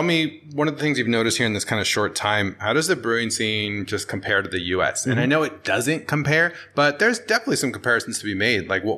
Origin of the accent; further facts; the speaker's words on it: San Diego, California, United States; coming from, you know, I moved here 6 years ago, but, you know, I grew up, I was born and raised in San Diego.